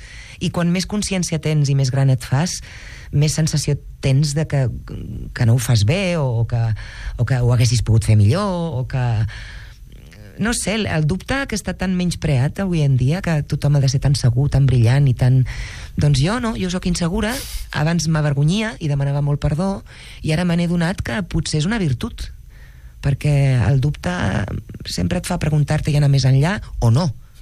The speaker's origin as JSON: {"language": "Catalan", "region": "Canary Islands", "country": "Spain", "tie": "born or raised there", "said": "sóc la típica nena cursi que de petita a Canàries no hi havia molt teatre"}